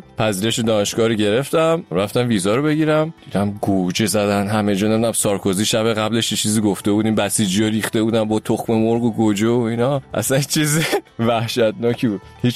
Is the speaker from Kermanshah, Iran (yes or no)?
no; Isfahan, Iran; born there; من اصفهان به دنیا اومدم.